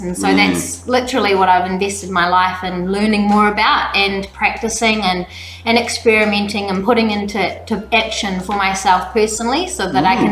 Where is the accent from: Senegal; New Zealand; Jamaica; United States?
New Zealand; So I grew up in New Zealand.